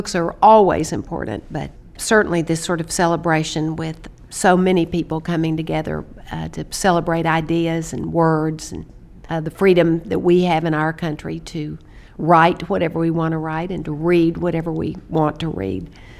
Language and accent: English; Midland, Texas, United States; I have a group of friends that I grew up with in Midland, Texas, and we travel together every summer